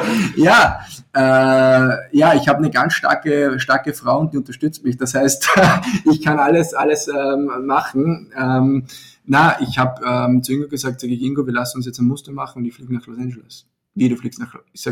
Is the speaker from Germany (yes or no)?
no; Austria; werden zu Pellets bei uns in Österreich gepresst